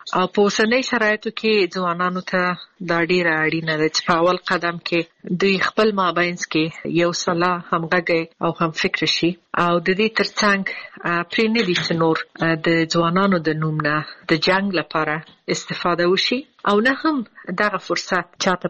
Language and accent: Pashto; Afghanistan; او دا چې زه د افغانستان باندې یم زه ورځې شمیرم چې زه بیرته کله خپل ملک ته ځم